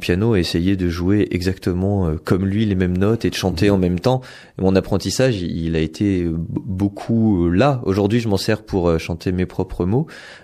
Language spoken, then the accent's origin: French; Lyon, Auvergne-Rhône-Alpes, France; Moi, je viens de Lyon.